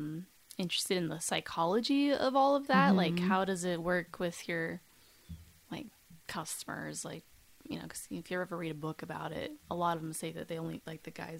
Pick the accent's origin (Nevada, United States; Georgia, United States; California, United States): Nevada, United States; Because, like, again, growing up in Nevada, it's like how I tune out slot machines.